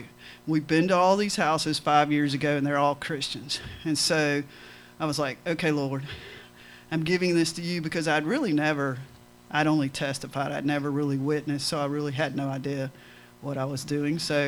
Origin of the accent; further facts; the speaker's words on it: Pensacola, Florida, United States; I'm from Pensacola.